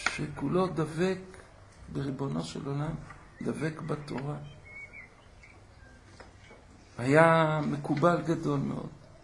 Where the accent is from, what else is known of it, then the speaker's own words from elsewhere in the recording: Kfar Pines, Haifa District, Israel; הייתי רגיל כבר מצעירותי ללכת לרבנים, מקום שגדלתי, בכפר פינס